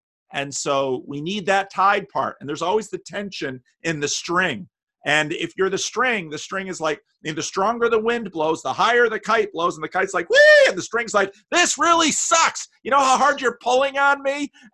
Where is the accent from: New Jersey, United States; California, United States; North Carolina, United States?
New Jersey, United States; Paterson; The dairy farmer that was in the church I grew up in Paterson, New Jersey, he hated cows.